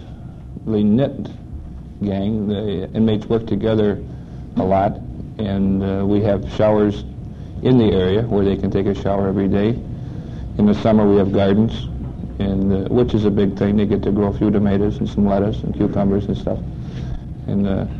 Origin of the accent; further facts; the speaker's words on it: Attica, New York, United States; I'm from Attica.